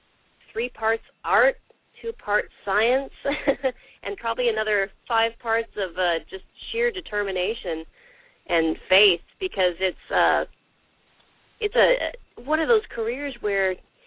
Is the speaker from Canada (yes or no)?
no; Singapore; also born or lived in Decatur / Atlanta; now in United States; recently I was living in Decatur, although I was raised in Singapore. And So I grew up most of my life overseas and came back to the U.S. and ended up in Atlanta